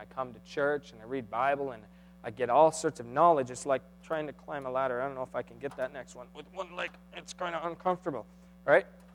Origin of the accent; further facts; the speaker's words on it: Canada; and I know we're Canadian, we're not into the war stuff